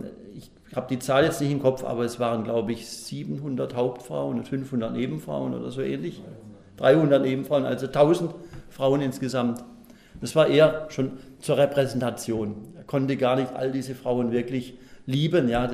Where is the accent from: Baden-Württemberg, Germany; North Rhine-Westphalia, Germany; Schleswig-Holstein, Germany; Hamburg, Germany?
Baden-Württemberg, Germany; Pforzheim; In meiner Heimatstadt Pforzheim hat man die alten Bauten nicht mehr errichtet.